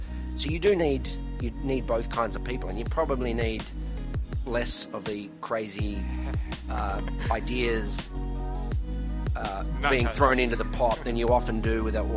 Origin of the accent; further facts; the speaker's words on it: Melbourne, Victoria, Australia; I grew up in Melbourne.